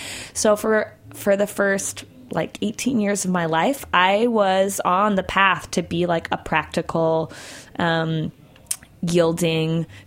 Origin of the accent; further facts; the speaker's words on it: Virginia, United States; I was raised in Virginia, and the, like, best, most competitive in-state school was the University of Virginia.